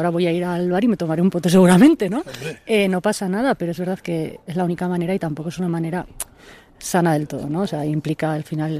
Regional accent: Pamplona, Navarre, Spain; now in Villanueva, Spain; No, yo soy de Pamplona, pero vivo en Villanueva.

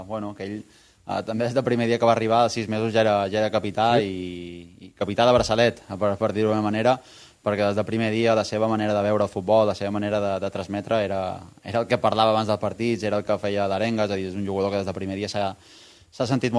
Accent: Balearic Islands, Spain; és que som de Mallorca, ens estira molt de la terra

